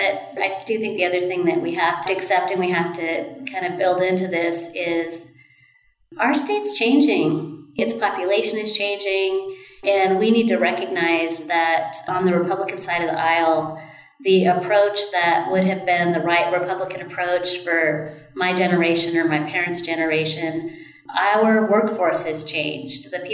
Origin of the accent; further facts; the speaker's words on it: Oregon, United States; I love my home state, and I understand why people come here. I understand why they love it. But we definitely need to restore an Oregon ethos